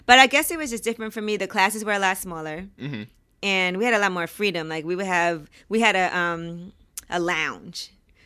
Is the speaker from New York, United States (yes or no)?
yes; Flatbush, New York, United States; it was weird because I grew up in Flatbush, so I went to public school.